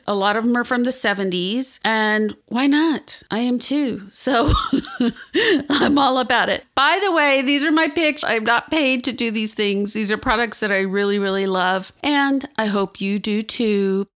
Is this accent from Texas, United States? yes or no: yes; Texas, United States; also born or lived in Acapulco, Mexico; now in New York City, United States; You know, I grew up in South Texas, Acapulco, Mexico, and the Texas Hill Country, which is located between San Antonio and Austin.